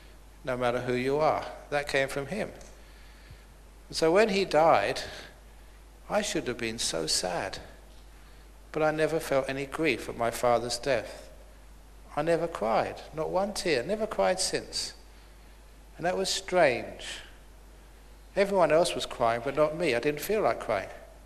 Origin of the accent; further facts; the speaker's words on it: London, United Kingdom; I grew up in London